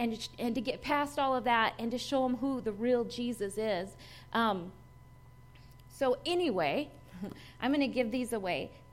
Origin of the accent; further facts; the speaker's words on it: Minnesota, United States; also born or lived in Nebraska; See, I grew up in Minnesota and Nebraska, and so I down in Texas, they'll be like, you talk funny.